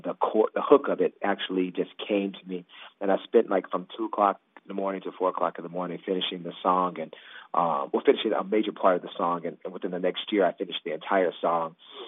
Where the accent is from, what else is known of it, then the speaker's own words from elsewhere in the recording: Deep South, United States; I think a lot of that comes from my gospel roots and growing up in the Deep South.